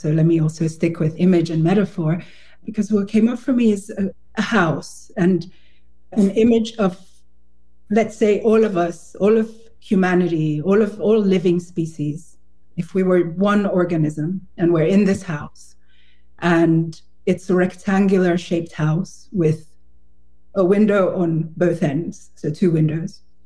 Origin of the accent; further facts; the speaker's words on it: Nigeria; as a Nigerian specifically, when I've gone to vote in Nigeria